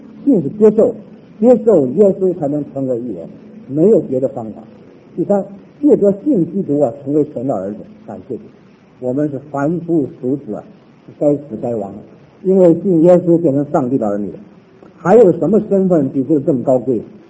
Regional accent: Northeast China, China; 我的祖父啊，我们东北人

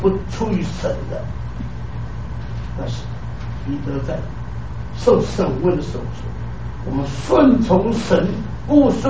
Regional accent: Fuzhou, Fujian, China; 她是英国人，派到我的家乡福州乡下马尾的地方传道。

